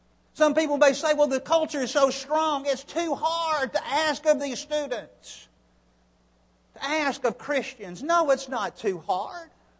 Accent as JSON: {"language": "English", "region": "New York", "country": "United States", "said": "And they would come up to me and they would say, well, you're not from here, are you? Now, here's my answer I gave them. I go, no, I'm not. I'm from New York."}